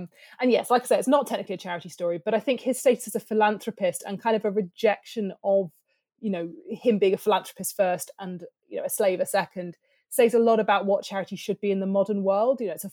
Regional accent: South West England, United Kingdom; I grew up near Bristol

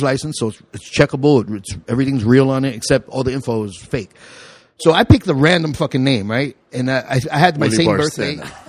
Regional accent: New York, United States; accent: East Coast; especially because it was just a few years out of New York, so I still sounded like I'm from the East Coast

